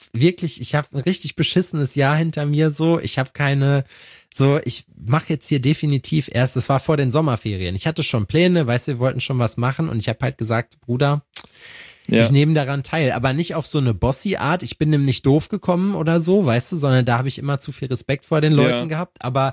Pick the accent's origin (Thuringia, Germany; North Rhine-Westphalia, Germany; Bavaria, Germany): North Rhine-Westphalia, Germany; Schalksmühle; in einer Firma in Schalksmühle, wo ich herkomme auch